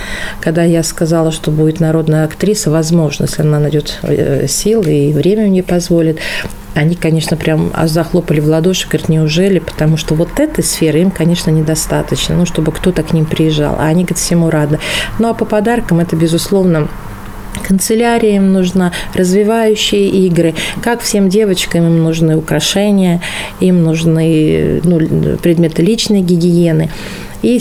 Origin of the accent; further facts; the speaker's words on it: Urals, Russia; now in Tomsk, Russia; Одна – это располагается на территории Урала, откуда я родом, а вторая – вот у нас в Томске.